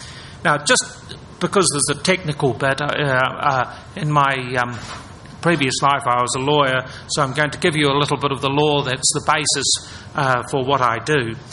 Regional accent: New Zealand; And I'm from New Zealand, and that in some respects makes me more independent, because I'm at the edge of the world to some extent

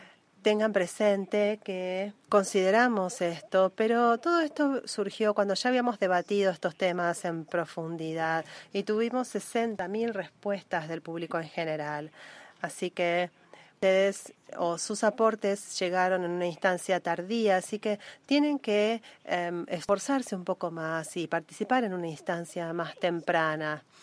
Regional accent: Ghana; soy de Uganda, de Ghana, perdón.

